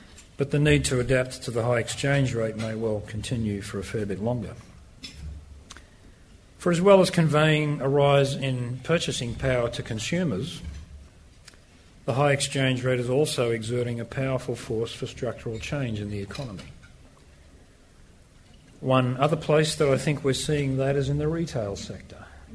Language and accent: English; Australia; As consumers, as Australian consumers, the rise in our currency means